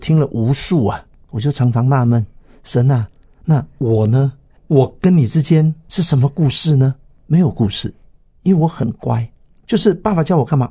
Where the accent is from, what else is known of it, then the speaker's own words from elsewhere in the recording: Taiwan; 我从小在云嘉南那种地方长大，我的整个台语的这种塑造完全是来自于歌仔戏、布袋戏这些民俗文化。